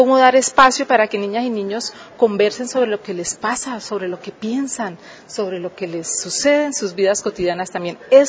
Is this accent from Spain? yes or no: no; Colombia; Fíjense que nosotros estamos tratando como colombianos de construir ciudadanía